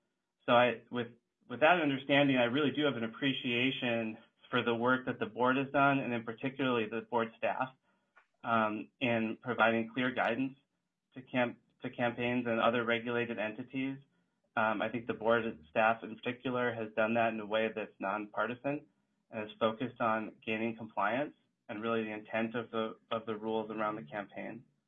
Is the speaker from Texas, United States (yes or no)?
no; Moorhead, Minnesota, United States; I am a native Minnesotan. I grew up in Moorhead, went to college at Augsburg College in Minneapolis, went to law school at the University of Minnesota Law School.